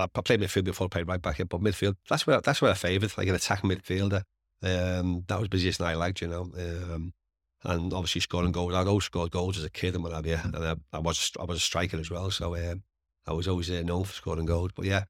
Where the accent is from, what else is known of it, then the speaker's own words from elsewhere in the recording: England, United Kingdom; growing up in England, there's always the FA Cup final and what have you.